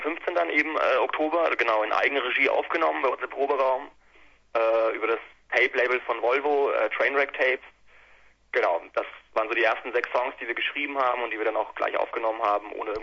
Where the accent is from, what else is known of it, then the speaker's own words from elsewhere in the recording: Bamberg, Bavaria, Germany; now in Erlangen, Germany; Wir kommen aus Bamberg und ich persönlich lebe, wohne in Erlangen.